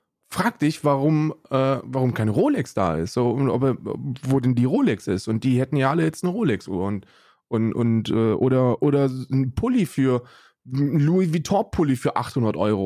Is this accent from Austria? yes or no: no; Hesse, Germany; also 88 geboren bin ich und in Hessen aufgewachsen